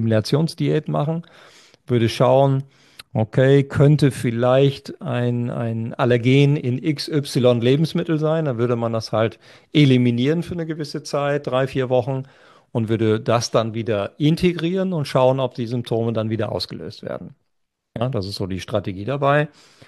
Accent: Lower Saxony, Germany; So bin ich mit Bäumen nicht aufgewachsen. Ich bin nicht am Waldesrand im Wald aufgewachsen, sondern an einer Küste, die, wir sagen ja in Ostfriesland immer ganz gerne, wo man dann Samstag schon sieht, wer sonntags zum Tee kommt.

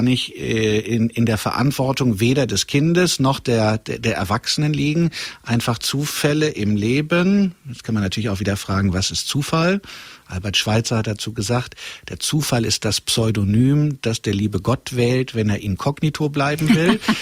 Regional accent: Gelsenkirchen, North Rhine-Westphalia, Germany; also born or lived in Möhnesee; Halb aus Gelsenkirchen. Und halb vom Möhnesee an.

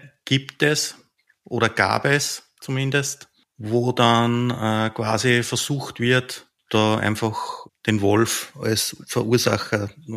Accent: Austria; bei uns in Österreich

